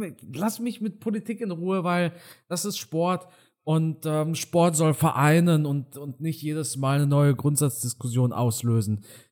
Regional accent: Germany; Und ich bin in Deutschland aufgewachsen, auf Deutsch. Ich spreche nicht viel Rumänisch. Und wir haben zwar Familie in Rumänien, aber ich käme jetzt nie auf die Idee zu sagen, ich bin Rumäne

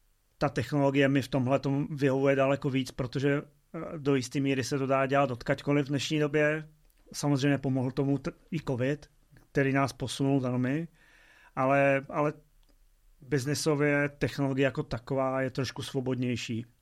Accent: Rožnov pod Radhoštěm, Zlín Region, Czechia; To, že jsem se narodil v Rožnově, kde jsme bydleli do svých 12 let

